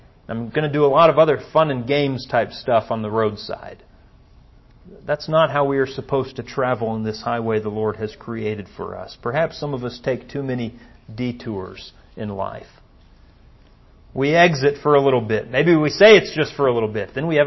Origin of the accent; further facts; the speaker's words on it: Odessa, Texas, United States; That's in Odessa, Texas, by the way, my hometown.